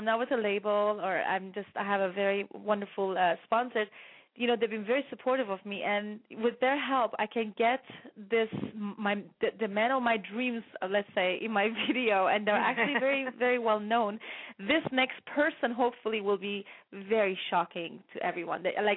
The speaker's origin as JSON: {"language": "English", "country": "Canada", "said": "I'm singing also in Italian, a different song called …, and French, because I'm Canadian."}